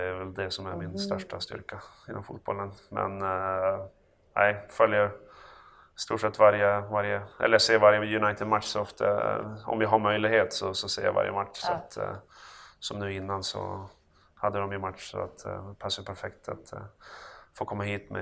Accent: Örnsköldsvik, Västernorrland County, Sweden; ge dem den uppväxt man hade själv hemma i Övik, det är oerhört bra

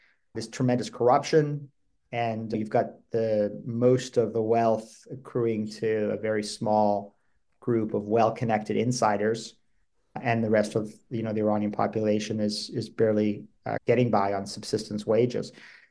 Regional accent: Toronto, Ontario, Canada; I grew up in Toronto.

